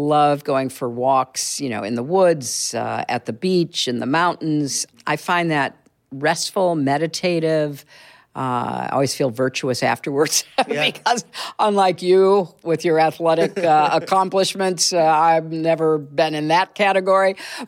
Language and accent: English; Chicago, Illinois, United States; also born or lived in Washington; now in New York, United States; But I grew up in Chicago, in the suburbs there. I went to school outside of Boston and in Connecticut, obviously lived in Washington.